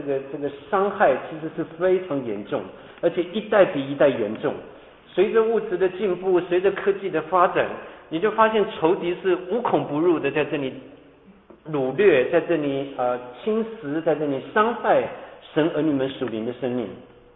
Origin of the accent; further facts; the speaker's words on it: Tainan, Taiwan; 我自己以前小的时候在我们台湾台南的教会啊